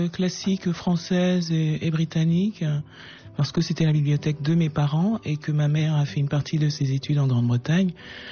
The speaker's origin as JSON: {"language": "French", "country": "Cameroon"}